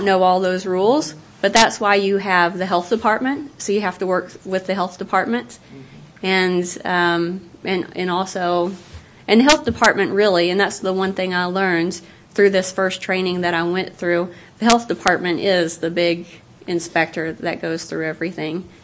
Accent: Arkansas, United States; Like when I grew up down in South Arkansas, there was a big tomato market in Bradley County, Arkansas.

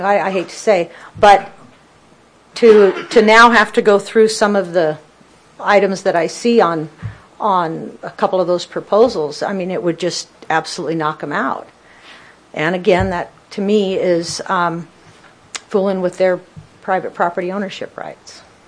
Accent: United States; I'm from Stone County, and I like Stone County zoning.

